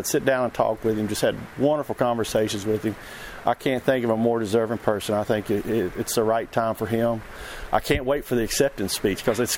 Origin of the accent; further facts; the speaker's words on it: Kentucky, United States; I was so torn up at Valhalla, you know, being in my home state and with everybody watching